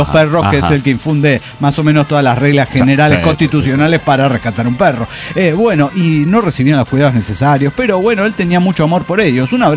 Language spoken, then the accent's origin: Spanish; Guatemala; de Guatemala.